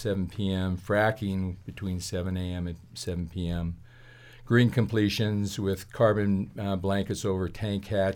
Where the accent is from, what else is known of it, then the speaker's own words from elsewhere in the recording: Sterling, Colorado, United States; I'm a third-generation Coloradoan. I've lived in Garfield County since 1985, and I was raised in Sterling, Colorado.